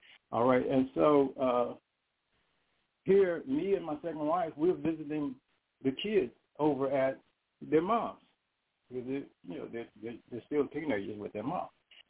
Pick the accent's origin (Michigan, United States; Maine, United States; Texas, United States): Michigan, United States; Detroit; Okay, I was raised in Detroit.